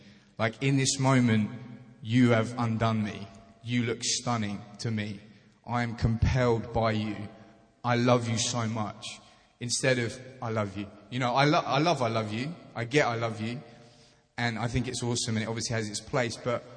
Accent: United Kingdom; I'm a British boy, and we don't have that kind of scenery in my world, in our country.

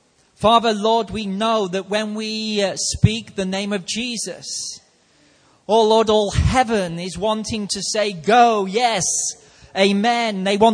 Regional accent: Liverpool, North West England, United Kingdom; now in England; I'm from Liverpool, and I was part of a shipping company in Liverpool for several years before I actually moved down south. And my accent starts coming out now.

